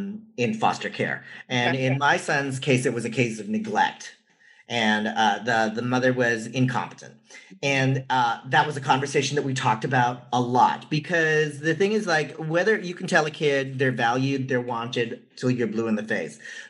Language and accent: English; Philippines; I'm Filipino and you're Black, but the thing that makes us a family is that we all love each other.